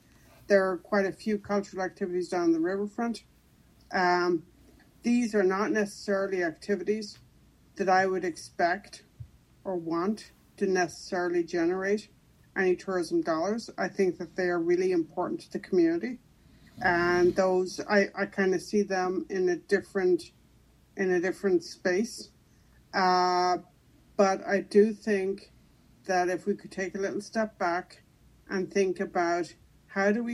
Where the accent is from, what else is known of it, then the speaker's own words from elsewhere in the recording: Dublin, Leinster, Ireland; now in Hudson, United States; And I grew up in Dublin City in the 60s and 70s, when 50% of Ireland's revenue came from tourism.